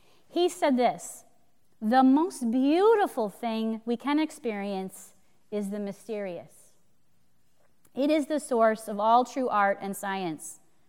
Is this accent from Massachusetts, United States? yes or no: no; Los Angeles, California, United States; And I grew up in Los Angeles, very much a city girl.